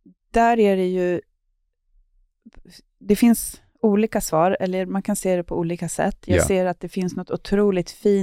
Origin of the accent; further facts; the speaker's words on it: Stockholm County, Sweden; jag är uppvuxen på landet utanför Stockholm och hade en extremt vad säger man? Alltså det var en bondgård